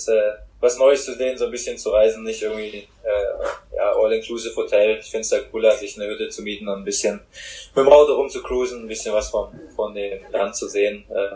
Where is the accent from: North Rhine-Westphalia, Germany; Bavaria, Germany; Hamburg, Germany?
Hamburg, Germany; Für mich zählt es fast mit zu Hamburg hier als Hamburger. Ich gerade in Hamburg geboren.